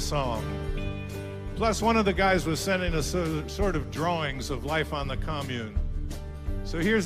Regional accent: Springfield, Massachusetts, United States; since I was from Springfield, Massachusetts, and I'd never been there, I didn't know many things about it.

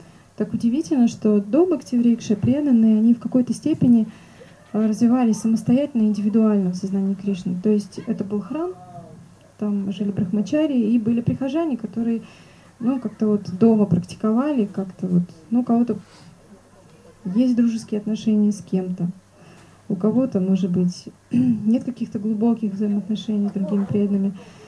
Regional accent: Novosibirsk, Novosibirsk Oblast, Russia; Я сама из Сибири. Я родилась в Новосибирске

